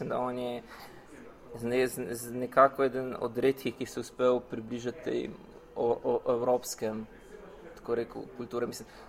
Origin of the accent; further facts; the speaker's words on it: Trieste, Friuli-Venezia Giulia, Italy; moved away as an adult; ker pač sem odraščal v Trstu, ker sem šele pa pri 20-ih prišel v Ljubljano študirati na GRFT, sem enostavno se vsak dan soočil z italijansko kulturo.